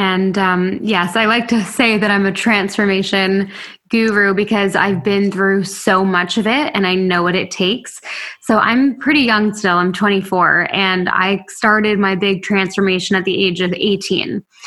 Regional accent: Toronto, Ontario, Canada; I needed to get out of my hometown. I grew up in Toronto. I needed to get out of there.

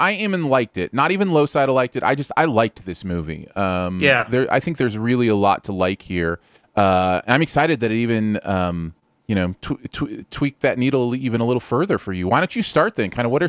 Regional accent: Michigan, United States; I guess because I grew up in Michigan and would go to Mackinac Island occasionally on the north side.

